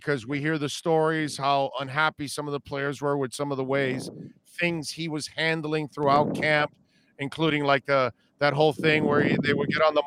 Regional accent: Florida, United States; I'm born and raised in South Florida

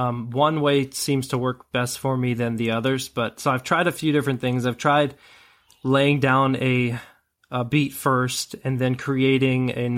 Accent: Columbus, Ohio, United States; now in Grove City, United States; So I'm from Central Ohio. I'm in Grove City now, but I grew up in Columbus area.

